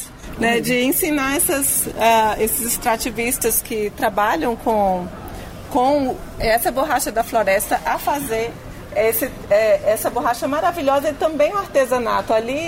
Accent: Brasília, Federal District, Brazil; now in São Paulo, Brazil; Eu sou de Brasília. Agora eu moro em São Paulo, mas vou muito ao Acre. Eu já virei acriana.

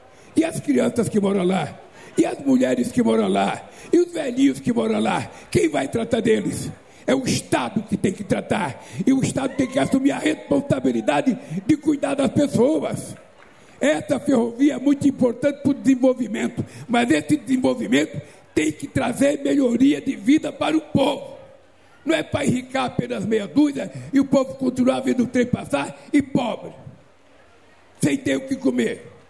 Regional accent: Northeast Region, Brazil; eu sou nordestino e com 7 anos já carregava pote d'água na cabeça para levar para casa para beber.

